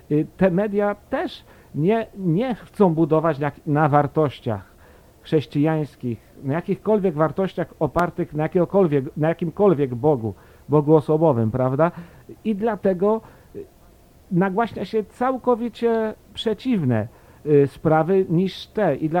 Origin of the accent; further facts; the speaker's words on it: southern Poland, Poland; gdzie się urodziłem, w południowej Polsce, w niewielkiej miejscowości. Tam się wychowałem, potem poszedłem do redemptorystów.